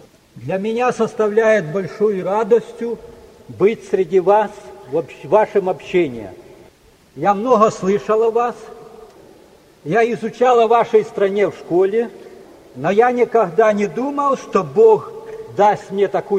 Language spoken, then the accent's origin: Russian; Kharkiv, Kharkiv Oblast, Ukraine; Я сам с Украины, города Харькова.